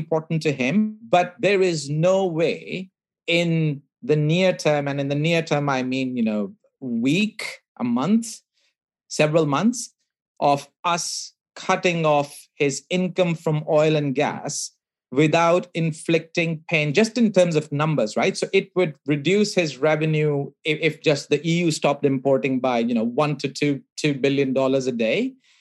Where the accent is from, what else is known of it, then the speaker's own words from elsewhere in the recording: India; I grew up in India